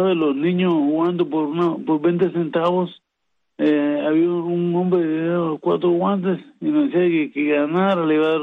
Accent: Las Mangas, Artemisa, Cuba; yo nací en el hospital de Guanajay, estoy en la provincia de Artemisa y me crié en Las Mangas, un pequeño pueblo ahí más conocido es Quebracha. Ahí me crié, sí.

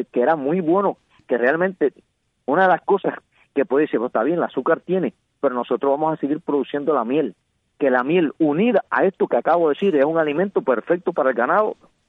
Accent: Cuba; somos cubanos

